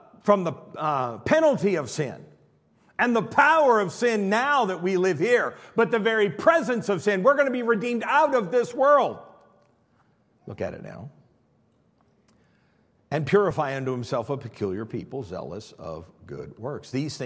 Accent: Illinois, United States; I know I'm from Illinois. People in Illinois have crazy sayings. You can say that about all the Midwest. We have crazy sayings.

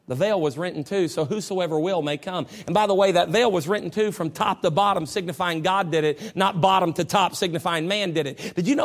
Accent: United States; born there; I don't know about you, but I'm sure glad I was born in America. I love our country.

